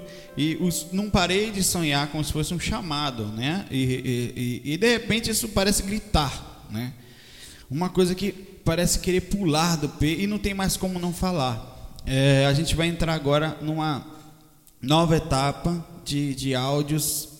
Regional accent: Brazil; A ideia é mostrar como nós brasileiros

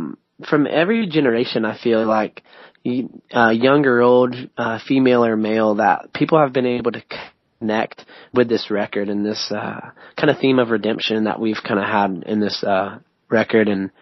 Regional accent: Florida, United States; we're from the South, you know, we're a bunch of Florida boys.

